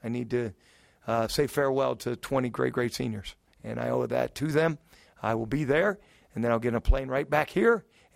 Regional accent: Midwest, United States; also born or lived in Akron, Ohio; I was raised in the Midwest, born in Akron, Ohio. I've always cherished the Big Ten.

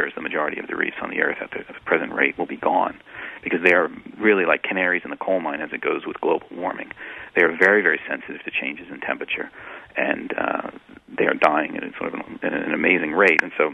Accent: Florida, United States; I've been a diver my entire life. I grew up in Florida.

